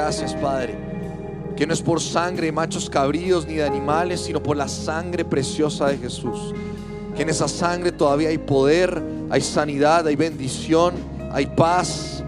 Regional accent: Colombia; Ahora, como colombianos creo que tenemos la costumbre

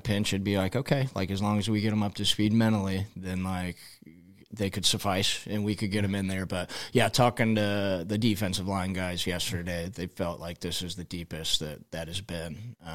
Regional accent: Bettendorf, Iowa, United States; It's how I was raised in Bettendorf and how we played football.

